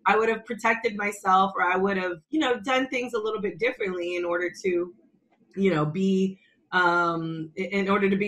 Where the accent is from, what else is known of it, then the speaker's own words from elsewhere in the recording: California, United States; also born or lived in Atlanta; I was coming from California, I think the word sex just wasn't as stigmatized and shamed upon as it is in the South. And being in the South and being in Atlanta for 14 years